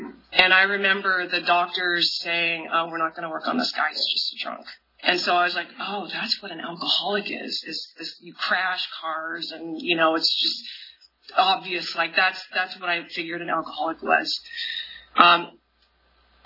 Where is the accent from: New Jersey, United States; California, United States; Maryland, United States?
California, United States; Fresno; I grew up in Fresno. I grew up out in the country. I have three brothers.